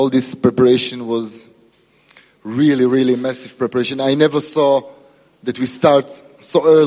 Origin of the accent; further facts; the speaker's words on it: Croatia; from Croatia.